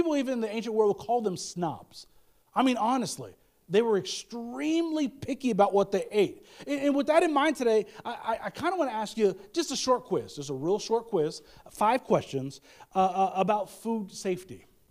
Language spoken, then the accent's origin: English; Kansas City, Missouri, United States; I've just been spoiled growing up in Kansas City. I've been spoiled with that.